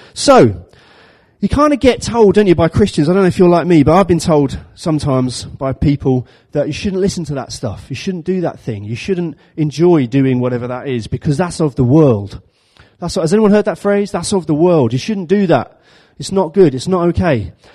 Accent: London, United Kingdom; So when I was growing up, I grew up in South London. South London in the 1990s was a fun place to live.

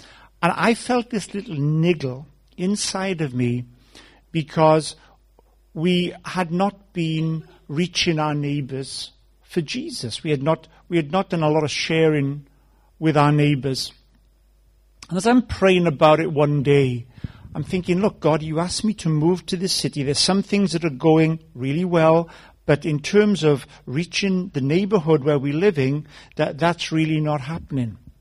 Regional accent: Wales, United Kingdom; now in Leicester, United Kingdom; I live in Leicester, but I'm not originally from there. And so I grew up in South Wales. I lived longer in England than I have in Wales, but why give up a good accent?

